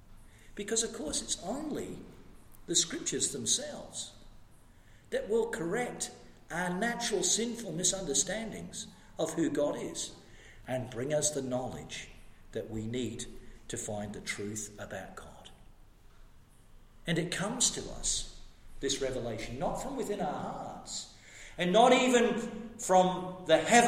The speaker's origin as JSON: {"language": "English", "region": "Western Australia", "country": "Australia", "said": "because I'm an Australian as well as a West Australian."}